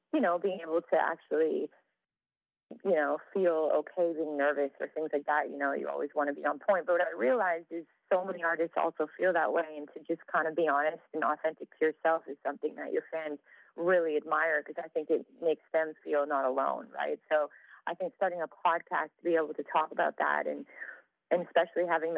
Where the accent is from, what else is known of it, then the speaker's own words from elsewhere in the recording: Calgary, Alberta, Canada; I'm from Calgary, Canadian.